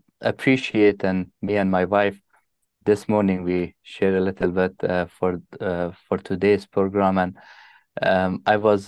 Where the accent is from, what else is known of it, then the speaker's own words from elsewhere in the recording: Kabul, Afghanistan; English is a second language; also born or lived in Iran / Turkey; now in Greece; in a religious Sunni Muslim family in Afghanistan, live in Kabul till age of youth, and we escaped from Afghanistan and live as a refugee since then in Iran, Turkey, and now we are in Greece.